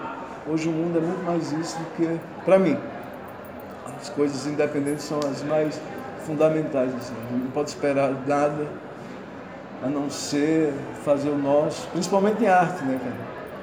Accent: Pernambuco, Brazil; Eu sou do interior também, então eu sei. Somos VIP, né? Vim do interior de Pernambuco

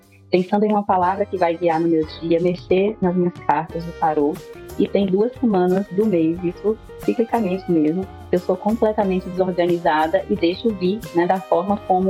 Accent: Vitória da Conquista, Bahia, Brazil; Sou de Vitória da Conquista, na Bahia.

